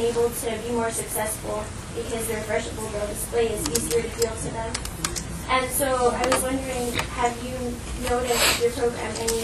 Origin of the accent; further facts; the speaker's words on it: New Mexico, United States; I'm from New Mexico and I work at the Orientation Center for the Blind.